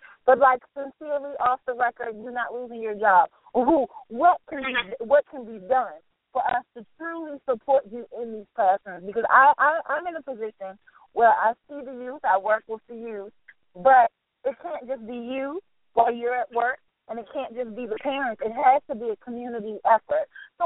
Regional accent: Washington, District of Columbia, United States; I'm coming from the District of Columbia, and people have their ideas about the nation's capital

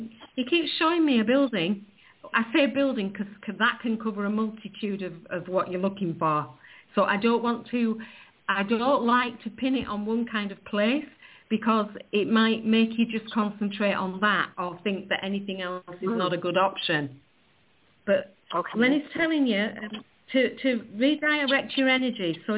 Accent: England, United Kingdom; Nicole, I'm English. My English fine.

